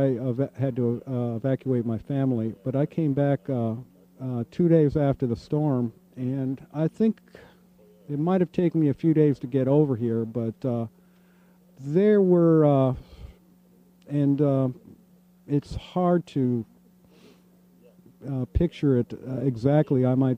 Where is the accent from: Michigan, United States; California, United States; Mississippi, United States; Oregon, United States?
Mississippi, United States; Pass Christian; where we're doing this broadcast from was part of my hometown in Pasco, Christiana. I lived a few blocks away.